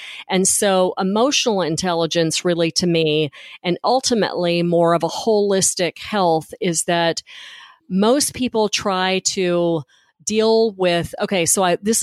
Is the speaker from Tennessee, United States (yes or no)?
yes; Memphis, Tennessee, United States; because I'm originally from Memphis, and someone called me a Tennessee hound dog.